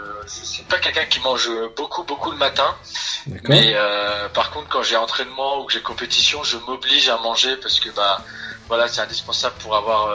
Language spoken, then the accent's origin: French; Ligné, Pays de la Loire, France; j'ai 25 ans, je suis originaire de Ligné, en Loire-Atlantique, à Nantes.